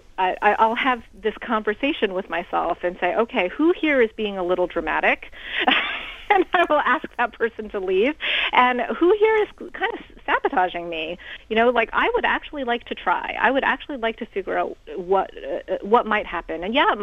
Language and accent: English; United States; I'm Chinese American. I'm very good at reading. I'm not very good at athletic things.